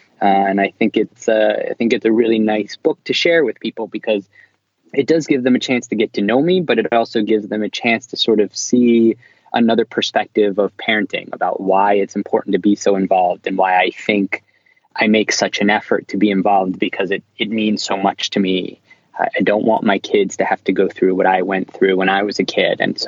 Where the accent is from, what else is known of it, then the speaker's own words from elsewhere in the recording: Philadelphia, Pennsylvania, United States; born there; now in New York, United States; I was born in Philadelphia and I live in New York.